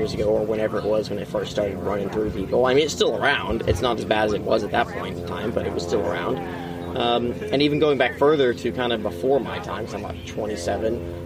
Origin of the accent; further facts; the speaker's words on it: United States; being an American, I still have that residual partiality towards them.